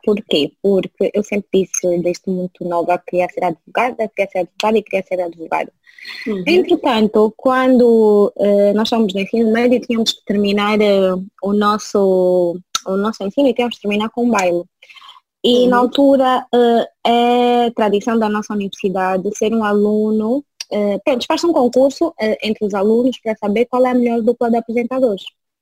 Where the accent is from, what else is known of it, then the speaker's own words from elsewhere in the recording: Angola; now in Portugal; tenho 23 anos de idade. Sou angolana, sou formada em comunicação, em ciências da comunicação pela Universidade Independente de Angola. Moro em Luanda, nesse momento em Portugal